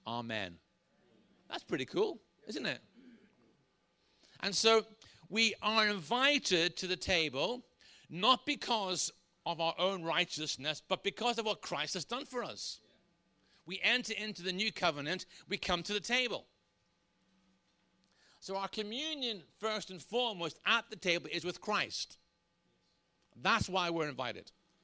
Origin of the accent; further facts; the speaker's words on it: Northern Ireland, United Kingdom; I was brought up in Northern Ireland as a Protestant.